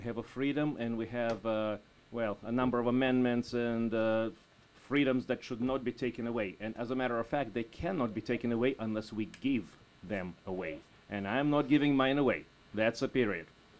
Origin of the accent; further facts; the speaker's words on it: Russia; moved away; You may guess from my accent and … that my origin is actually from Eastern Europe. Actually, I'll tell you, it's Russia.